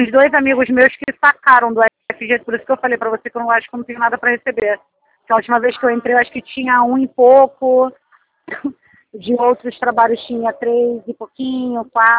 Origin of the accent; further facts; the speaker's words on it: Rio de Janeiro, Brazil; sou carioca.